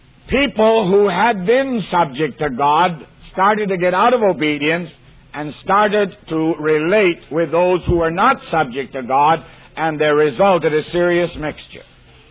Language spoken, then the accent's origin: English; Canada; Now, I'm a Canadian. I'm a visitor in your country.